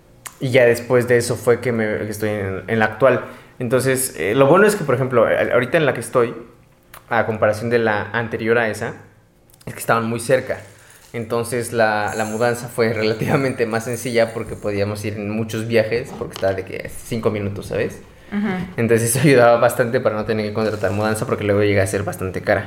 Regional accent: Oaxaca, Mexico; Yo soy de Oaxaca, ¿no? Para empezar. Yo soy de allá.

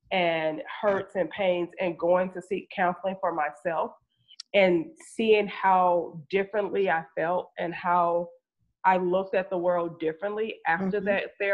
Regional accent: Bastrop, Louisiana, United States; I'm from right outside of Monroe. So we literally are from the same neck of the woods. I was born in Bastrop.

